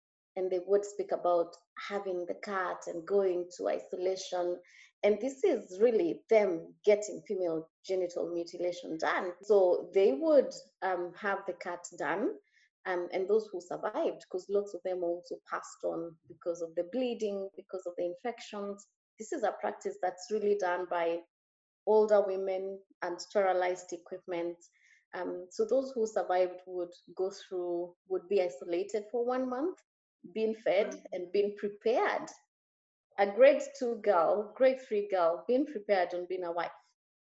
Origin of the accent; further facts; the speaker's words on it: Kenya; I remember growing up in Kenya. I was born and raised in Kenya, and growing up in a little village in eastern Kenya, very rural.